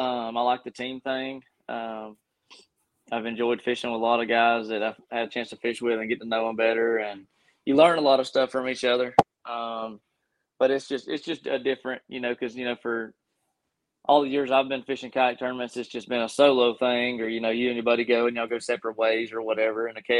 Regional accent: Gadsden, Alabama, United States; Yeah, I mean … I'm from Gadsden, Alabama.

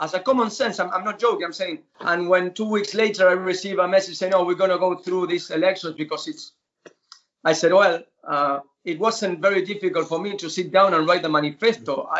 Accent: Buenos Aires Province, Argentina; So I love this place, my hometown. It's 40 minutes from downtown. It would be like Mortlake from London, and it's a beautiful, quiet place near on the suburbs of Buenos Aires.

